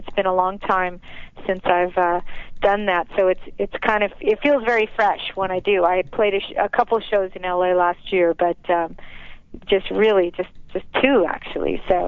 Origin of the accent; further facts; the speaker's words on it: Los Angeles, California, United States; Yes. I did. I grew up in L.A., and I love L.A.